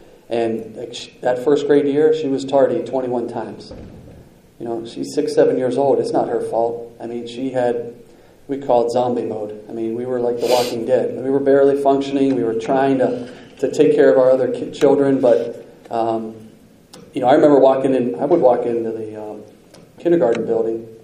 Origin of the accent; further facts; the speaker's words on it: Steubenville, Ohio, United States; I grew up in Steubenville, Ohio, had 12 years of Catholic education, you know, from all the way kindergarten all the way through high school